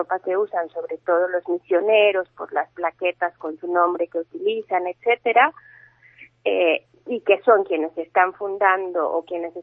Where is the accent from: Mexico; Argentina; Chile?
Mexico; ahora yo tendré que pasar al castellano porque soy mexicana y todavía el catalán me cuesta un poco.